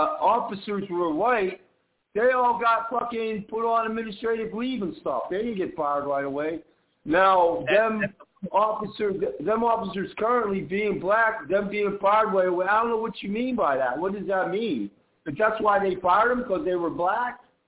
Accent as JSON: {"language": "English", "town": "Beaver Falls", "region": "Pennsylvania", "country": "United States", "said": "I'm from Beaver Falls, PA. It's right outside of Pittsburgh, PA."}